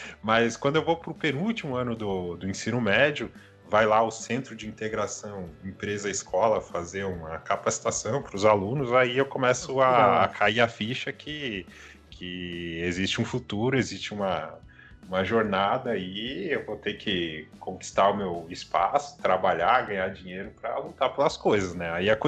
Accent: Lages, Santa Catarina, Brazil; born there; Eu nunca morei fora. Eu nasci em Santa Catarina, nasci em Lages. Em 2008, com 18 anos, eu mudo para Criciúma, sul do estado aqui.

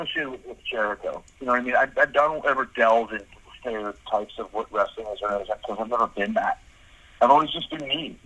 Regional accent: Winnipeg, Manitoba, Canada; So I grew up in Winnipeg, and Winnipeg is a great city

